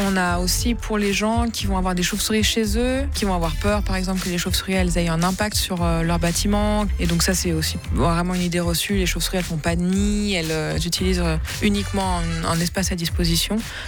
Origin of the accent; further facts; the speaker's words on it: Switzerland; Chez nous, en Suisse et plus largement en Europe, les chauves-souris elles sont toutes insectivores